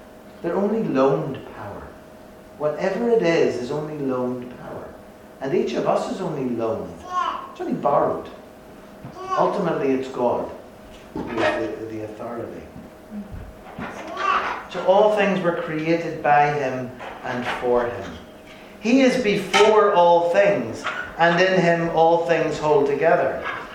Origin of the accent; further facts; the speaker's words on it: Northern Ireland, United Kingdom; and I grew up in Northern Ireland, and let's face it, we have a ton of religion going on there.